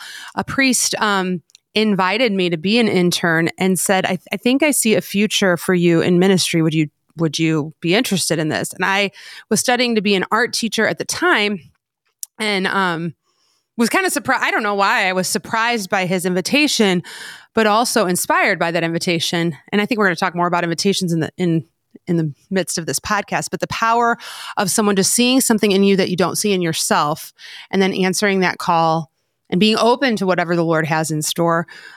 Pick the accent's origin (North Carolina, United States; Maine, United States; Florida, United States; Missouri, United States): Missouri, United States; St. Louis; So, well, I was born and raised in St. Louis.